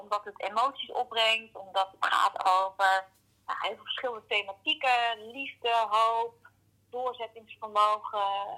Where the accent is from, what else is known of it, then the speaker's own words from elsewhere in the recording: Krimpen, South Holland, Netherlands; Ik kom uit Krimpen, heb daar daarnaast veel gereisd, ook in het buitenland gezeten, maar... Krimpen, dat zijn toch mijn roots. Daar zit mijn familie. Mijn zusje woont ook nog in Krimpen. Mijn opa en oma, die hebben daar ook lang gewoond.